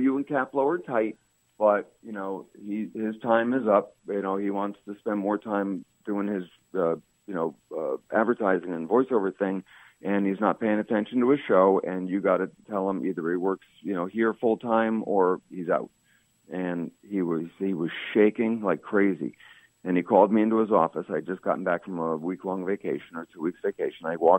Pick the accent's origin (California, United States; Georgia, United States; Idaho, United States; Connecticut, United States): Connecticut, United States; New Haven; But, you know, I'm a kid from New Haven